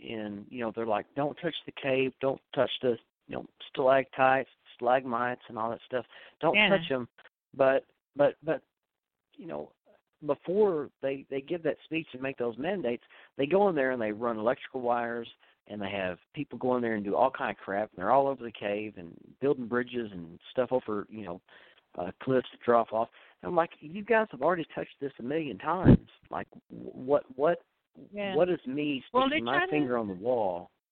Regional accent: Little Rock, Arkansas, United States; I'm from Little Rock, Arkansas, and if you go to northwestern Arkansas up into the southwest part of Missouri, there's a lot of caves and caverns

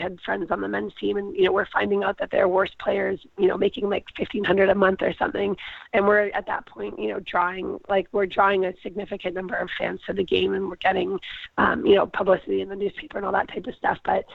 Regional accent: Vancouver, British Columbia, Canada; also born or lived in United States / Denmark; I guess for me, I grew up in Vancouver. I played on the provincial team. I went away to university in the U.S.

